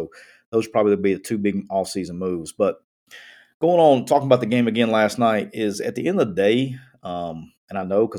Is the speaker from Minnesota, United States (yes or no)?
no; Alabama, United States; because I'm from Alabama and I don't know if I'm going to be able to say simulated pressure all offseason.